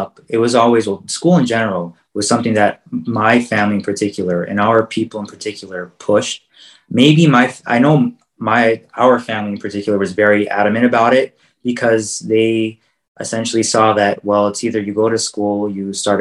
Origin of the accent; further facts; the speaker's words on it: Dearborn, Michigan, United States; born there; So we're both born in Dearborn, Michigan, just basically on the cusp of Detroit, essentially. And our parents and our grandparents all grew up in the area.